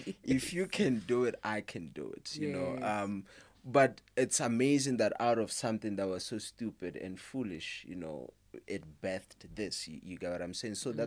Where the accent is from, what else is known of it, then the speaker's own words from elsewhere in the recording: Limpopo, South Africa; I'm originally from Limpopo.